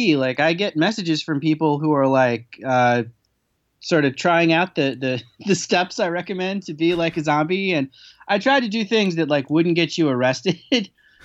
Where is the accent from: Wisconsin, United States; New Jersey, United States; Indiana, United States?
Indiana, United States; also born or lived in Michigan / Iowa / Ohio; now in Illinois, United States; So I've lived all over the Midwest. I grew up in Indiana. We used to live in Michigan.